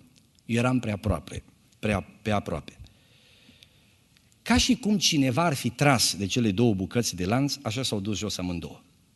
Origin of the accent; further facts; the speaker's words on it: Bihor County, Romania; also born or lived in Șeitin; Eu am copilărit în părțile Bihorului. M-am născut aici, lângă Nădlac, la Șeitin.